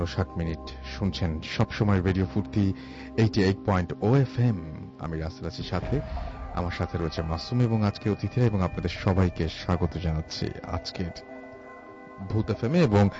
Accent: Bangladesh; আমরা সমস্ত বাংলাদেশি আজকে খুশি জোয়ারে ভাসছে। কারণ বাংলাদেশের আপনারা সবাই জানেন যে কালকে ইন্ডিয়ার এগেইনস্টে একটা অদ্ভুত সুন্দর একটা, মানে সেই ধরনের একটা বিজয় আমরা লাভ করেছি

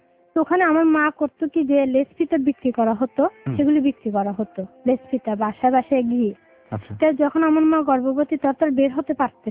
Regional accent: Chittagong, Chittagong Division, Bangladesh; আমি চট্টগ্রাম থেকে আসছি।

